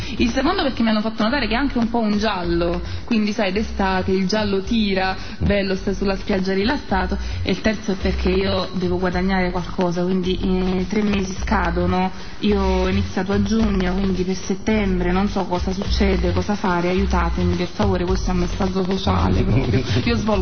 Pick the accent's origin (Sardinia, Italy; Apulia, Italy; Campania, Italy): Campania, Italy; Eboli; Ad Eboli un mio amico lì voleva comprarmi il libro e omaggiarmi di questo regalo comprato nella mia città natale.